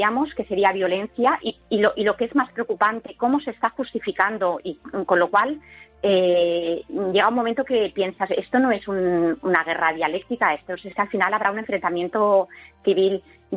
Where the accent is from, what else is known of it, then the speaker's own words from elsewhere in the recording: Catalonia, Spain; la mayoría de catalanes no queremos la ruptura, que queremos seguir siendo catalanes y queremos seguir siendo lo que siempre hemos sido, españoles.